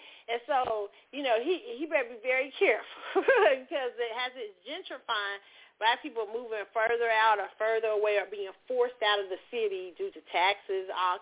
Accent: Kansas City, Missouri, United States; And then growing up in Kansas City, I went to a school that where was predominantly black, but we had the biggest Latino population in our school.

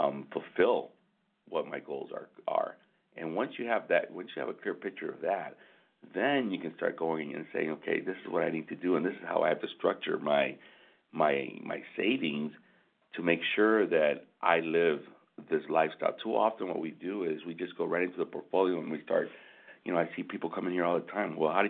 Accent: Michigan, United States; We're from Michigan, so we get a lot of snowbird stuff.

